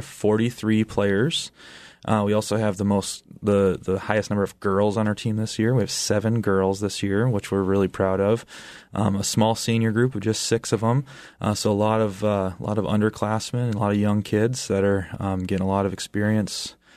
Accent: Minnesota, United States; Yep, I was born and raised in Minnesota, so grew up a lot with a lot of hockey in my life.

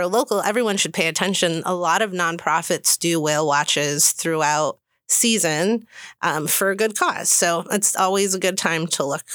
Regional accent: Chicago, Illinois, United States; also born or lived in Phoenix, United States; So I'm from Chicago, and then I lived in Phoenix, Arizona. So I've seen some golf courses.

